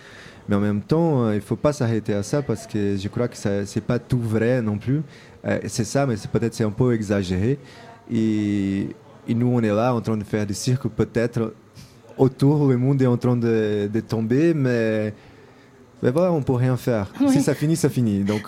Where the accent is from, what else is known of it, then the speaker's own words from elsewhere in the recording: Brazil; Moi, je viens du Brésil et pendant des années, on a vécu dans des crises politiques et des crises économiques aussi.